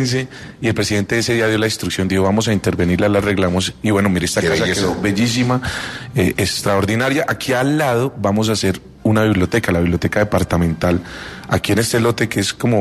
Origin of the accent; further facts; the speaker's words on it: Socha, Boyacá, Colombia; en Socha, Boyacá, que es mi tierra donde se saca mucho carbón